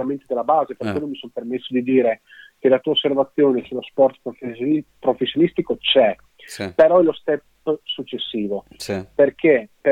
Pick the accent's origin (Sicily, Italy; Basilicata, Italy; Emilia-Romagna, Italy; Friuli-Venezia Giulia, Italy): Friuli-Venezia Giulia, Italy; Ronchi dei Legionari; vengo appunto da Ronchi dei Legionari, papà Triestino